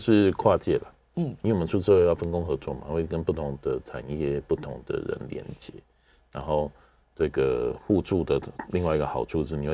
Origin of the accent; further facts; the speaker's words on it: Taiwan; 那我们台湾人其实相对来说阶级压迫没有那么深